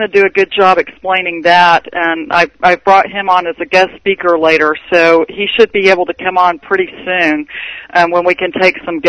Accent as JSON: {"language": "English", "region": "Texas", "country": "United States", "said": "I'm Texan, so we say the word capillary."}